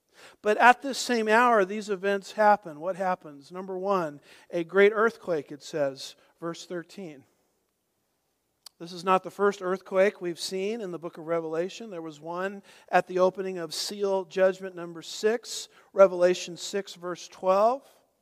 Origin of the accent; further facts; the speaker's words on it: California, United States; I'm from Southern California. There's nothing that got my attention to God faster than an earthquake, which we had several of them.